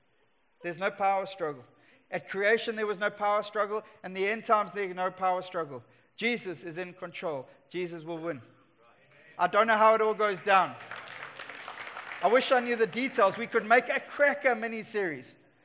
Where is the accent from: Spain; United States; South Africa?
South Africa; Durban, KwaZulu-Natal; But I come from Durban, where the cockroaches are like small dogs.